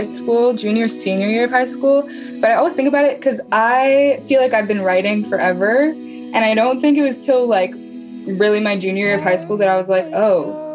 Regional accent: Oakland, California, United States; Yes, I grew up in Oakland.

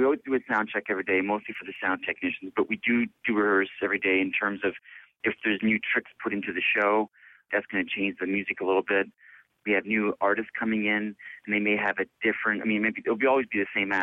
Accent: Belgium; moved away; also born or lived in Nova Scotia / Toronto; I was born and raised in Belgium, and I went to Canada, and I got my jazz degree in Nova Scotia, and then I went to Toronto, and I spent 13 years in Toronto

